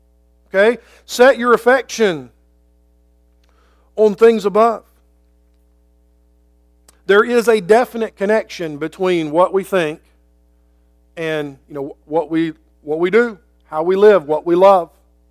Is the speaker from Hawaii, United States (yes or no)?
no; Georgia, United States; But I grew up in Georgia, Atlanta Braves.